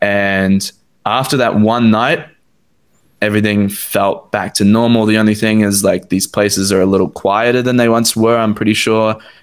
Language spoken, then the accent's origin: English; Australia; But me as an Australian citizen, I had to apply to leave.